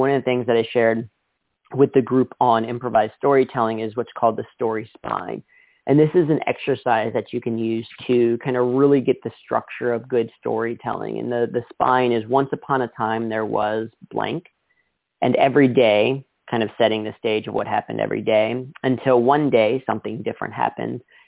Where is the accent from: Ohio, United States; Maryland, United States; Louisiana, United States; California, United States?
Ohio, United States; also born or lived in New York City; which growing up in Ohio and then living in New York City, you don't really see bears.